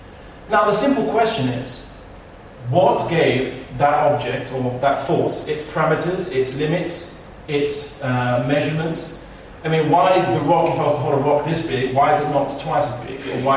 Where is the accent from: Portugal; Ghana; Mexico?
Portugal; yes, I am from Spain and Portugal, but don't say I'm Spanish, I'm Portuguese.